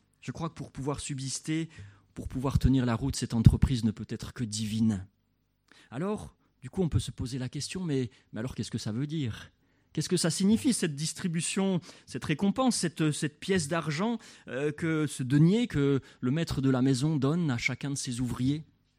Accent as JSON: {"language": "French", "town": "La Chaux-de-Fonds", "region": "Neuchâtel", "country": "Switzerland", "tie": "born or raised there", "said": "Je suis natif de la Chaux-de-Fonds, je vous le rappelle quand même"}